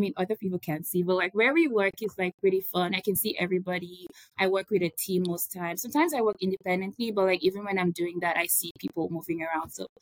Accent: Nigeria; I'm Nigerian, and I work at Intellia.

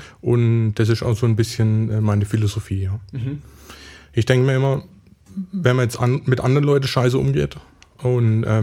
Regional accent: Schutterwald, Baden-Württemberg, Germany; Also ich bin geboren, aufgewachsen eigentlich hier aus der Region. Ich komme aus Schutterwald, das ist eine Ortschaft eigentlich vor Offenburg.

